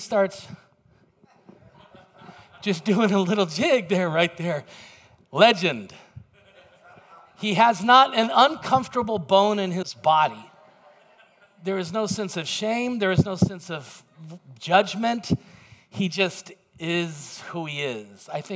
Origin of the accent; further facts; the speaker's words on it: Fresno, California, United States; born there; I can say that. I was born in Fresno, so it's my right.